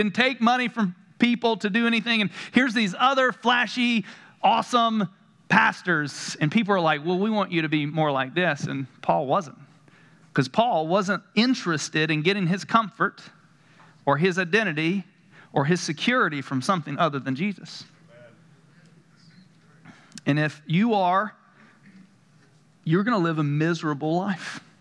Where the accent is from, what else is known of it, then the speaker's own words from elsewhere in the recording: North Carolina, United States; I mean, I grew up in the South, North Carolina, you know, like fires, brimstone, and there is a justice in God.